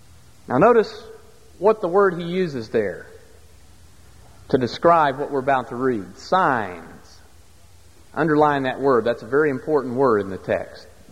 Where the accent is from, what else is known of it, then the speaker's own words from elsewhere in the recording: West Virginia, United States; Now, where I grew up in West Virginia, all of those were practiced in certain assemblies.